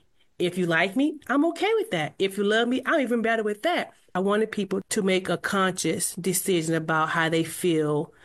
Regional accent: Mississippi, United States; moved away; I grew up in Mississippi. So in Mississippi, Black History Month was celebrated the whole month.

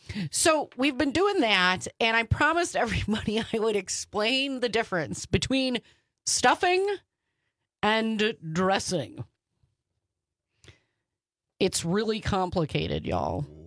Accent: Wisconsin, United States; Because I'm from Wisconsin, y'all, and we want... like half the plate is going to be stuffing

